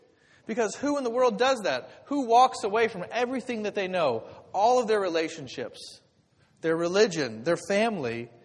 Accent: Kansas, United States; now in Pittsburgh, United States; I grew up in Kansas, and I learned to drive in Kansas.

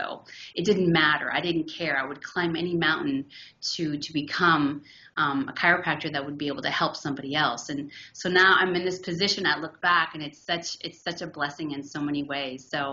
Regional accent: Miami, Florida, United States; I grew up in Miami. Great town to grow up in the 70s. It was just awesome. The beach was my backyard.

